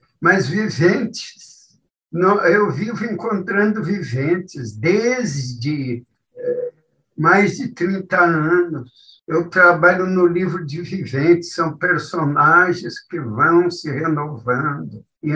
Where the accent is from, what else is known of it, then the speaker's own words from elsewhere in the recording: Rio Grande do Sul, Brazil; a minha terra, que é o Pampa. Eu vivi muito tempo no interior do Rio Grande. Eu fui promotor pelo interior do Rio Grande. Então, tenho saudade. Há muito tempo que eu não volto para aquelas paragens.